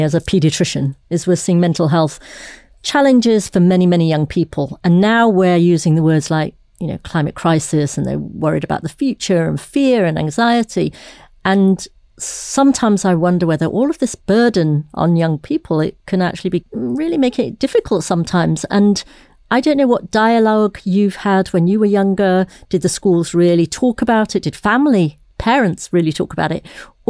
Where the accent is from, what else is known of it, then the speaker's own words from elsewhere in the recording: Leeds, Yorkshire and the Humber, United Kingdom; I grew up in Leeds, so very close to my heart.